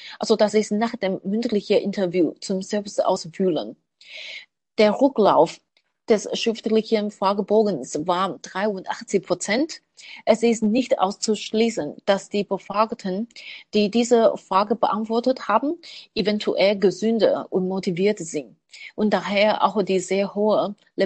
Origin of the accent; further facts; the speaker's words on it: Taiwan; Und Taiwan ist meine Heimat. Ich kenne mich hier gut aus, habe Familie, Freunde und Netzwerk hier.